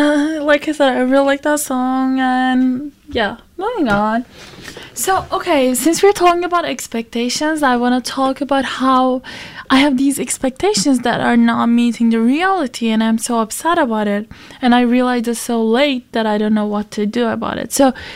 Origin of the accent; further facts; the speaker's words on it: Turkey; now in Easton, United States; so I'm from Turkey, for those who don't know me, and I just came to United States